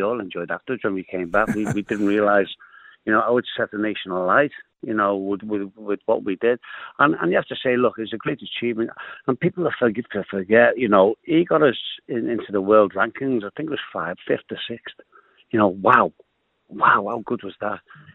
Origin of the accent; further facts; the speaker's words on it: Liverpool, North West England, United Kingdom; born there; I was born in Liverpool. Could play for England, you know, and Ireland.